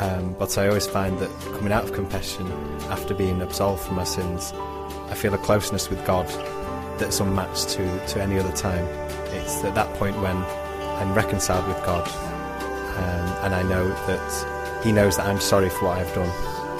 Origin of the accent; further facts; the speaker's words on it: Manchester, North West England, United Kingdom; I'm 20 and I'm from Manchester in the UK.